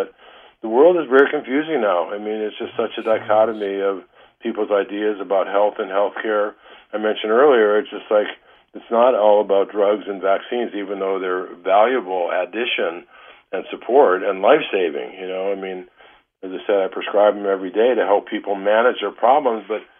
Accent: Detroit, Michigan, United States; You know, you and I grew up in Detroit.

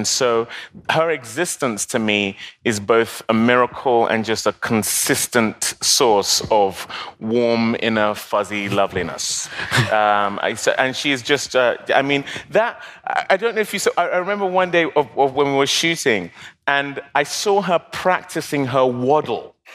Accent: Nigeria; now in United States; because I'm British, I'm Nigerian.

